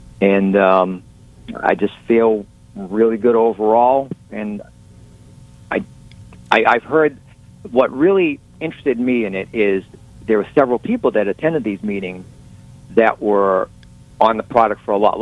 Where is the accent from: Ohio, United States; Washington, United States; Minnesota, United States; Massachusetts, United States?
Massachusetts, United States; Boston; now in Palm Harbor, United States; Oh, just outside of Boston.